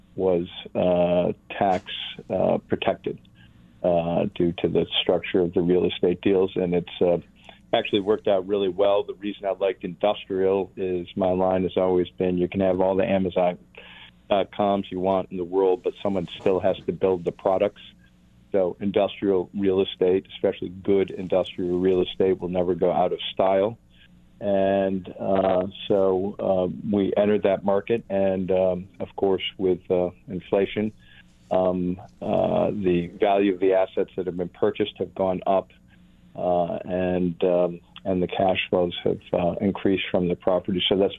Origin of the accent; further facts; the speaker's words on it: Buffalo, New York, United States; So I'm currently talking from South Carolina, and I split my time between Buffalo and South Carolina. I'm a native Buffalonian, grew up in Buffalo, love it, came back at the age of 35